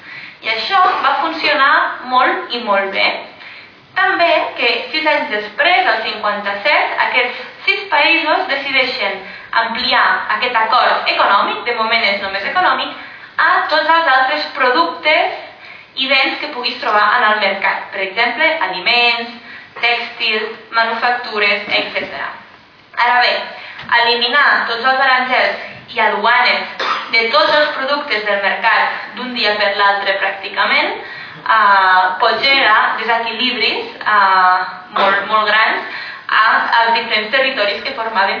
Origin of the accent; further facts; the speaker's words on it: Catalonia, Spain; jo soc de la Segarra